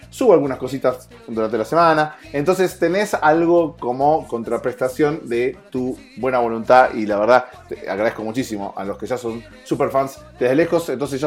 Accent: Argentina; el resto del mundo por afuera de Argentina, que es mi país de origen

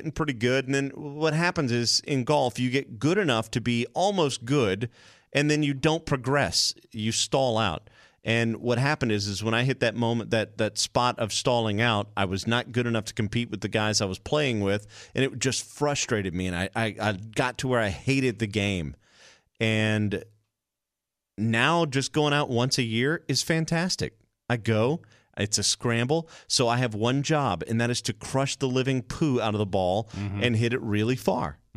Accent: Louisiana, United States; you don't sound like you're from Louisiana. Because over all the years, you just lose it, you know?

